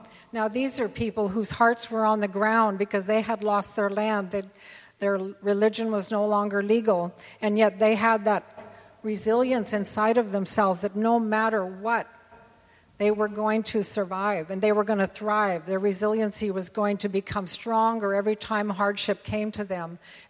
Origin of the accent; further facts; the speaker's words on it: United States; because we as Indian people believe that we're all born with a pure spirit